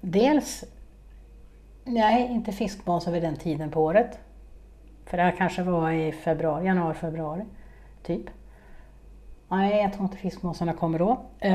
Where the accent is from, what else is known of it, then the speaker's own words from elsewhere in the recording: Stockholm County, Sweden; jag är från Stockholms skärgård